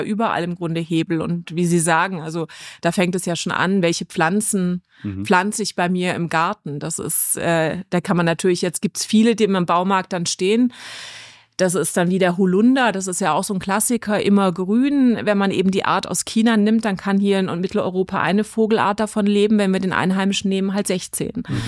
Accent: Stuttgart, Baden-Württemberg, Germany; ich komme aus Stuttgart.

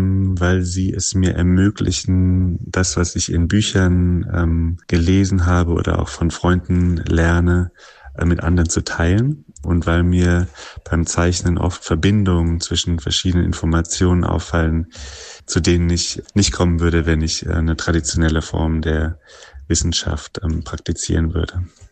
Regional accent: Berlin, Germany; ich komme aus Berlin

